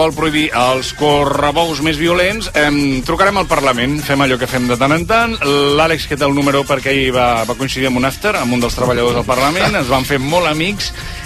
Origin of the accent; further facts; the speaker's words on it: Catalonia, Spain; nosaltres també som catalans